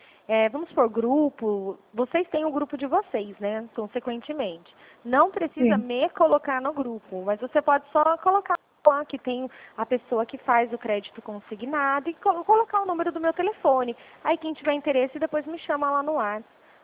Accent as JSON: {"language": "Portuguese", "town": "Capivari", "region": "São Paulo", "country": "Brazil", "said": "eu sou daqui da cidade vizinha aí, de Salto, né? Eu sou de Capivari."}